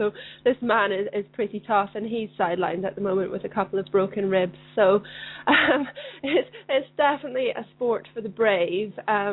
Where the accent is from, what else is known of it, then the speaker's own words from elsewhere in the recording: Scotland, United Kingdom; I'm Scottish